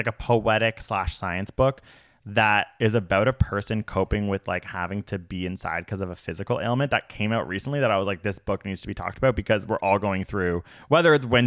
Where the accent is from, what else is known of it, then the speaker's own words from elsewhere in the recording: Canada; We are from Canada. We're so freaking lucky.